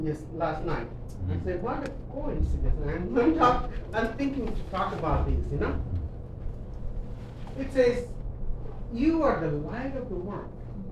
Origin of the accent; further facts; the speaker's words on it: Bangladesh; now in United States; we have been living here about 6 years in the United States. I came from Bangladesh